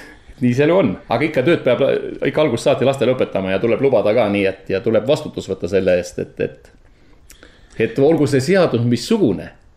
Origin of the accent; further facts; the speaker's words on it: Saare County, Estonia; Eks Saaremaal, ütleme, minu kodukandis